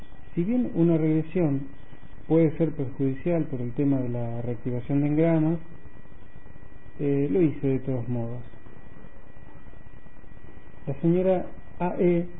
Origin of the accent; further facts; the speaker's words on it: Buenos Aires, Argentina; soy de Buenos Aires.